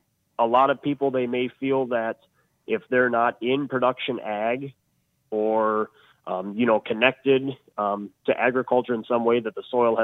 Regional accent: South Dakota, United States; Yes, I was born and raised on the farm where I'm currently residing

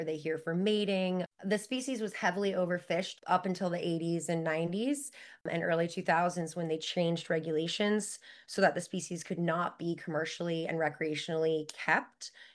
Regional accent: Nantucket, Massachusetts, United States; Yeah, so I actually spent a lot of my childhood and years growing up on Nantucket, and I noticed in like 2018, 2019 that we were seeing a lot more sandbar sharks.

